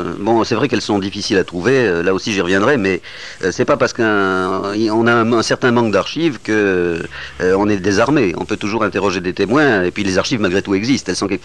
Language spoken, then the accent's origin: French; Tarare, Auvergne-Rhône-Alpes, France; Oui, je suis stéphanois, encore que je ne sois pas stéphanois d'origine, mais je suis presque lyonnais d'origine. Je suis de la région de Tarare.